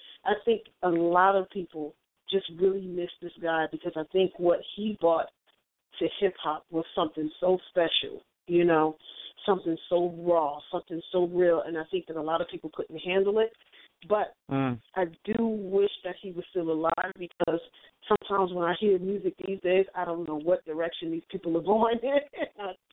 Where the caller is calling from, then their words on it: New Jersey, United States; calling from New Jersey.